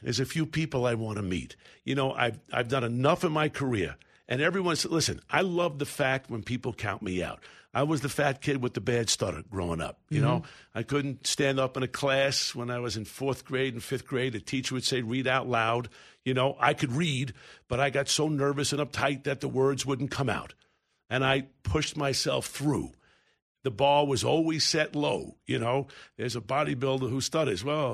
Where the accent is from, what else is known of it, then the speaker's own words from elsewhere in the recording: New York, United States; now in California, United States; It's as much as a community as it was when I grew up in New York. And it's hard sometimes to find a neighborhood, right, in California.